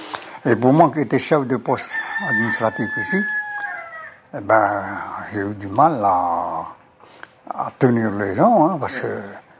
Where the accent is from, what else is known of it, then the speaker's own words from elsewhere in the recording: France; Pour rester français, je dois rester sous le gouvernement que le peuple a demandé.